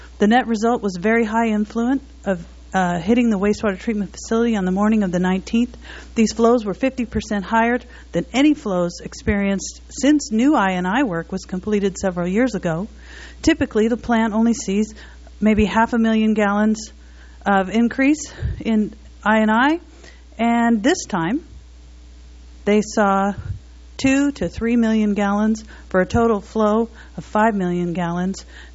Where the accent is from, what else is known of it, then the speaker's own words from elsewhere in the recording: Los Osos, California, United States; I am from Los Osos